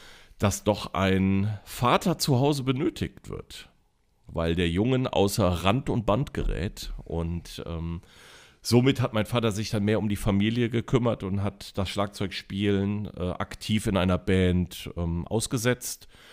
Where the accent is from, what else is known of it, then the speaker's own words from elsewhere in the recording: Neuwied, Rhineland-Palatinate, Germany; also born or lived in Koblenz; Bei Koblenz, die Stadt heißt Neuwied, ist nur so 12, 13 Kilometer entfernt. Bin also als Schengel geboren und als Neuwitter Scherjer aufgewachsen. Wohne aber jetzt zwischen Neuwied und zwischen Koblenz in Bendorf.